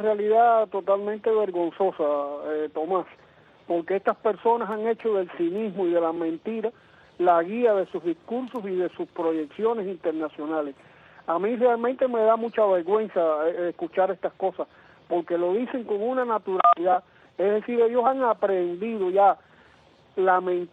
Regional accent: Cuba; Yo como ciudadano cubano me considero discriminado

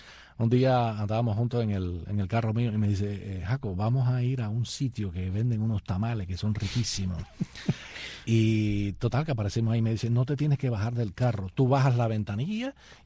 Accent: Havana, Cuba; Y salí de Cuba, mi primer viaje al extranjero fue a Isla de Pino.

